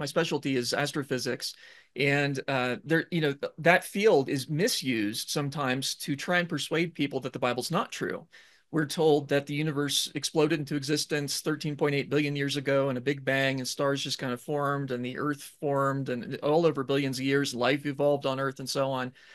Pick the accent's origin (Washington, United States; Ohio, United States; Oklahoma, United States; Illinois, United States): Ohio, United States; I did. I grew up in Ohio and my family's still there.